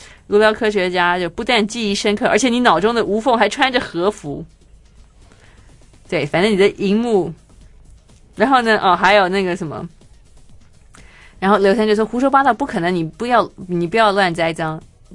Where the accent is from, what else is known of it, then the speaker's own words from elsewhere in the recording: Taiwan; 我们台湾人的心灵图像。等一下就要告诉大家，那个纪蔚然看到我们台湾人的深层心灵图像到底是什么？